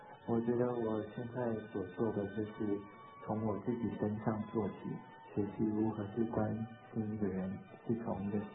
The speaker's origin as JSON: {"language": "Chinese", "country": "Vietnam", "also_born_or_lived": "Taiwan", "moved": "yes", "lives_now": "United States", "said": "是因为我是越南的华侨的关系，所以我在台湾高中毕业之后就离开了台湾到美国来"}